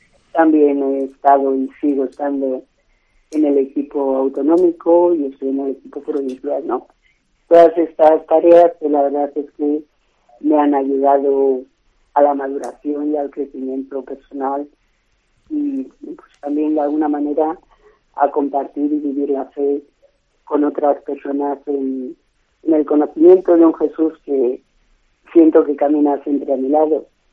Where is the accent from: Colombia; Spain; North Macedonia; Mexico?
Spain; Madrid, Community of Madrid; born there; also born or lived in San Rafael; now in Segovia, Spain; Nací en Madrid. Y durante bastantes años estuve viviendo en San Rafael, un pueblo de Segovia. Luego ya me vine a Segovia y llevo aquí pues unos 32 años, camino de 33.